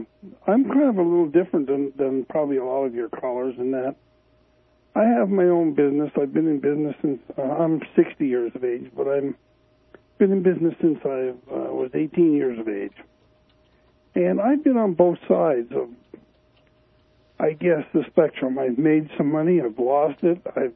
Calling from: Vermont, United States; I'm calling from Vermont.

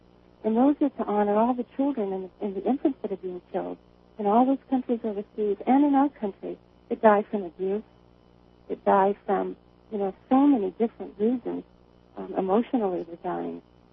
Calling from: Seattle, Washington, United States; I said, you know, I said, I'm calling from Seattle.

